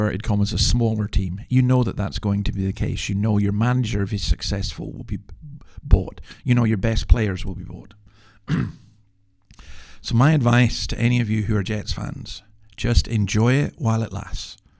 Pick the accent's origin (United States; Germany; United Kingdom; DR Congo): United Kingdom; Scotland; I'm sorry, but, you know, I'm a Scotsman, and it's one day sunshine.